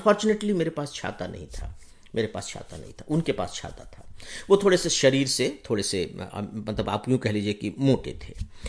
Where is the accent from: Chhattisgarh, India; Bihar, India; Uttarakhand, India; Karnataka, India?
Chhattisgarh, India; in fact हमारे गांव में 8वीं तक ही स्कूल था, 9th पढ़ने के लिए मैं डिस्ट्रिक्ट हेडक्वार्टर जो अंबिकापुर है वहां चला गया था